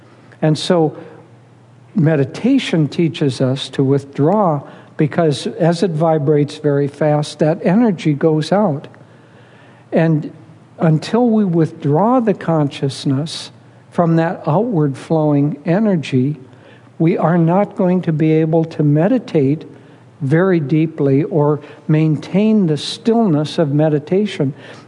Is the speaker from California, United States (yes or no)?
no; Minnesota, United States; I grew up in Minnesota. Apparently, there's a huge mall there, mega mall there.